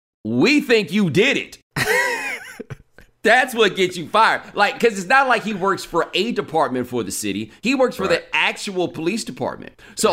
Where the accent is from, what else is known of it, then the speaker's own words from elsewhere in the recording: Texas, United States; So I'm from Texas. I'm sure you've heard the phrase, don't mess with Texas, right?